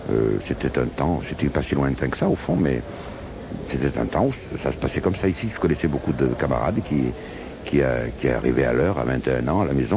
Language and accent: French; Monaco; Moi, je suis monégasque, on ne me demande jamais de venir chanter ici. Je ne chante jamais dans mon pays.